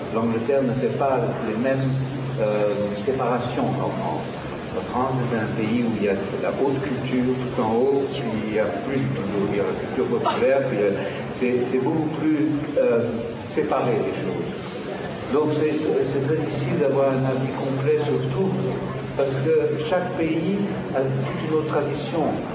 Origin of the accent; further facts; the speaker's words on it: Switzerland; D'abord, je suis suisse.